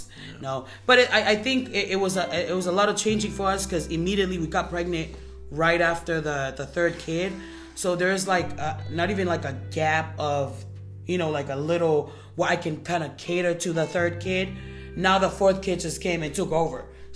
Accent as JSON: {"language": "English", "country": "Tonga", "tie": "born or raised there", "said": "I think when I was growing up in Tonga"}